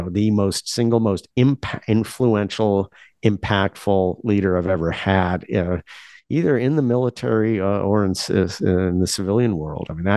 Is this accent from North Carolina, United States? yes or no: no; Washington, United States; Like, I grew up in Washington State.